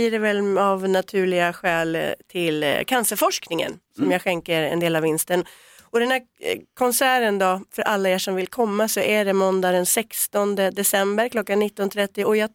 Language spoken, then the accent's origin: Swedish; Alfta, Gävleborg County, Sweden; varje år så gör jag faktiskt en traditionell julkonsert uppe i Alfta kyrka i mina hemtrakter.